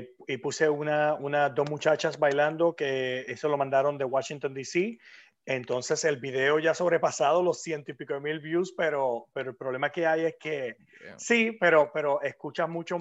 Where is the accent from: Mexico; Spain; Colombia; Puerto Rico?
Puerto Rico; creciendo en Puerto Rico, yo crecí, como tú dices, yo crecí con … yo crecí con … con todas esas bandas legendarias de los 80 y de los 90.